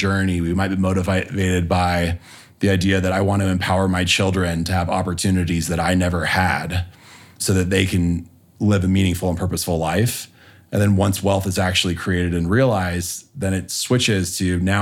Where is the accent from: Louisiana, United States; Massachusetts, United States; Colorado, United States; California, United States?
California, United States; Los Angeles; Growing up in Los Angeles, I wasn't immune to the lure of pursuing property, power, and prestige.